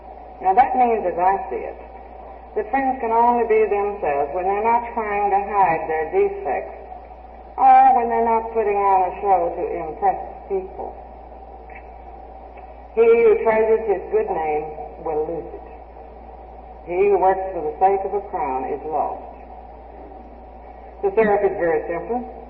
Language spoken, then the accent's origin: English; Colorado City, Texas, United States; from Colorado City, Texas.